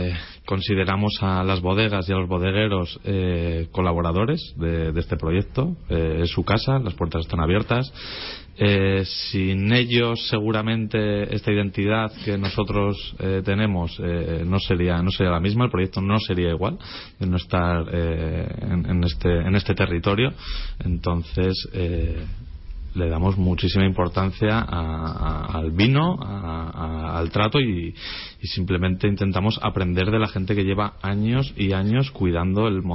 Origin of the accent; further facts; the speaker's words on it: Haro, La Rioja, Spain; Soy kilómetro cero. Soy de aquí, de Aro.